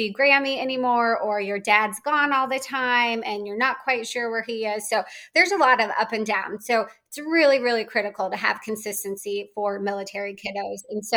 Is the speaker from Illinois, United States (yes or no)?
yes; Danville, Illinois, United States; So I'm from Danville, Illinois. So it's a smaller town in Illinois.